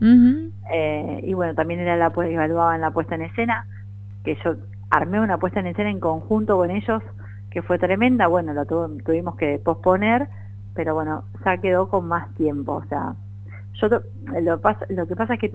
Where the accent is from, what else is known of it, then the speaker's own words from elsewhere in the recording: Argentina; Yo soy la única argentina.